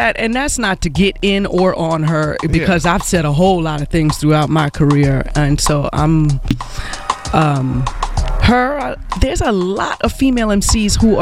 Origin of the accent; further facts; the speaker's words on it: Brooklyn, New York, United States; I grew up in Brooklyn. You know, it's a lot of Caribbean folks